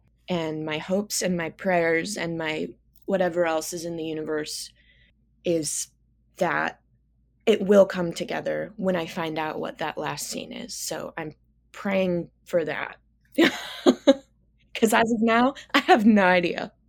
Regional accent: Wichita, Kansas, United States; So I'm from Mays, Kansas. It's a little town outside of Wichita that I like to say I'm from so that people don't know I'm from Wichita.

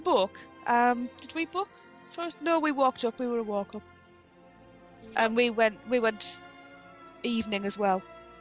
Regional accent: United Kingdom; being a Brit and going over there, they wanted to talk to you about where you're from

